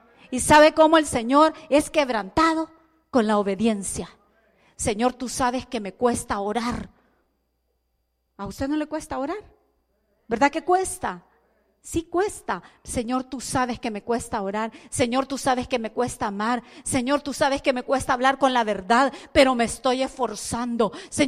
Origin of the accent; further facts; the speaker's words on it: El Salvador; yo vengo, mire, desde El Salvador, es lejos. No vengo desde Tampa, aquí, vengo desde El Salvador